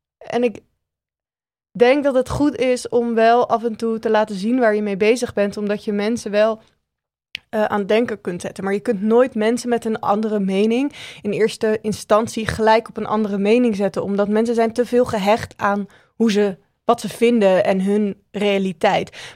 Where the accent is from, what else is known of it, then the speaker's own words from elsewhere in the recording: Randstad, Netherlands; omdat ik uit de Randstad kom